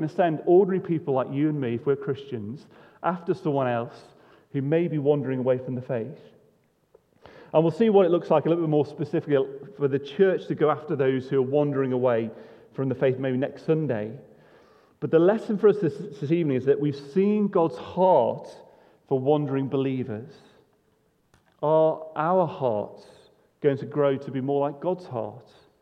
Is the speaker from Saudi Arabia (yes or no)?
no; United Kingdom; Jesus' teaching cuts across some of the cultural values we hold as British people, because if we're British, we often think that our private lives are private, don't we?